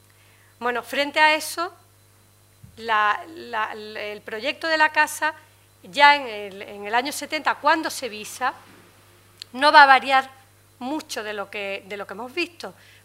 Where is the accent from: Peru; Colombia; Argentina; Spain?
Spain; nosotros como arquitectos españoles vemos realmente todo esa forma del oficio